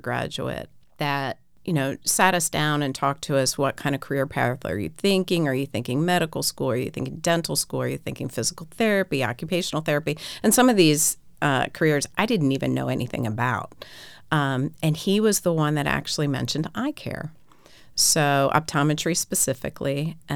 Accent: Darlington, Maryland, United States; I grew up here in Harford County in okay. Darlington, Maryland.

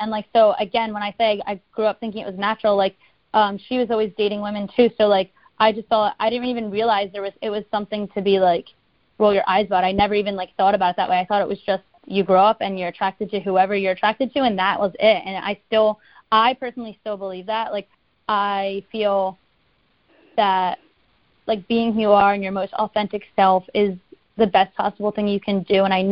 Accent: Philadelphia, Pennsylvania, United States; Philadelphia, outside of Philadelphia, Pennsylvania.

